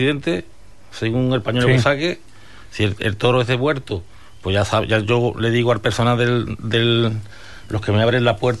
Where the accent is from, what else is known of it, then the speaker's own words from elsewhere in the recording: Huelva, Andalusia, Spain; Somos de Huelva